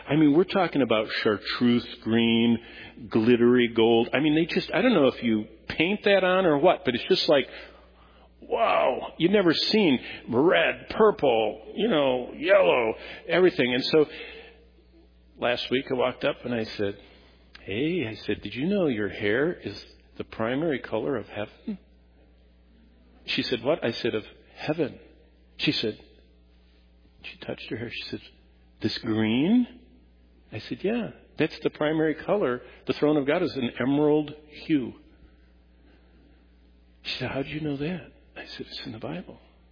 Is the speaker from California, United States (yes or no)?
no; Lansing, Michigan, United States; I mean, I was raised in Lansing, and my parents, who, my mom didn't work, my dad worked at General Motors hourly.